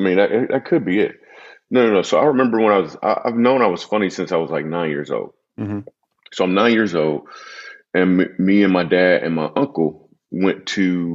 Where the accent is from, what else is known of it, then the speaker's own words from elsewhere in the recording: Michigan, United States; And I grew up in Michigan, and it's like, I don't know, 20 degrees outside or something.